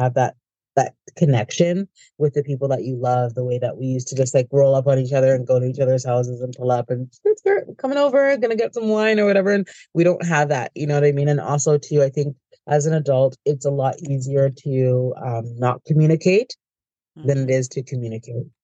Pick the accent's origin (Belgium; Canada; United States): Canada; born there; I would consider myself a global citizen, although I was born in Canada. I don't really consider myself to be a Canadian that way.